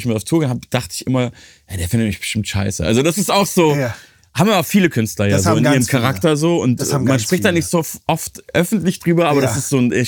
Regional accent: Munich, Bavaria, Germany; Ich komme ja aus München

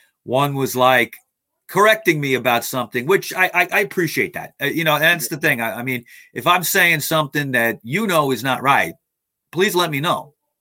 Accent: New York, United States; I'm a New Yorker, I'm blue collar, I'm self-educated, but I don't know German that good.

